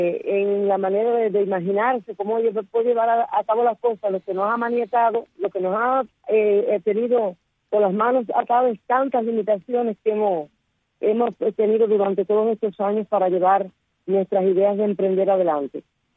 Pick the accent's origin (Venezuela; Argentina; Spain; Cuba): Cuba; me da alegría saber que en mi tierra se da la caña